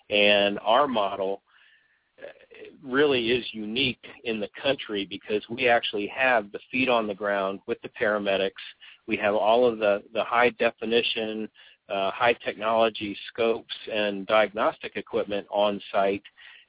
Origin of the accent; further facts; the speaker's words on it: Virginia, United States; I grew up in Virginia, in the mountains of Virginia. It was very much in the middle of nowhere when I was a kid, but now it's right outside of where Dulles Airport is.